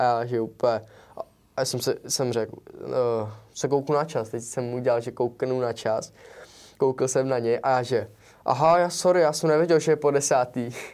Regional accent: Jaroměř, Hradec Králové Region, Czechia; já jsem z Jaroměře a on je z Hradce, z Ruseka, což je asi 20 kiláků od sebe.

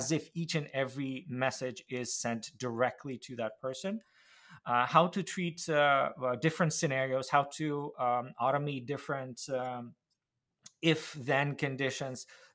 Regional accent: Ukraine; moved away as an adult; now in Canada; so my personal story is I moved from Ukraine to Canada in 2016, and the funny story there is, so I came to Canada and started looking for a job in tech sales

